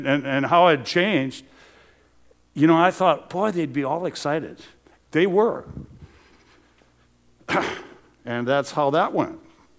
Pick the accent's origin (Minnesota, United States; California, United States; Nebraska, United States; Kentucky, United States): Minnesota, United States; Gary; like from Gary, Minnesota, my hometown, 250 people.